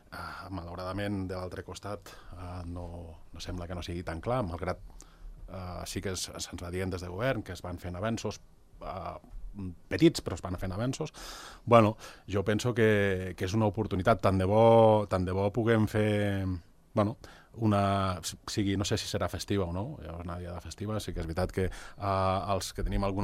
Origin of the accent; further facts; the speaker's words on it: Andorra; és profundament decepcionant com a andorrà veure que al meu país encara les dones puguin ser d'alguna manera perseguides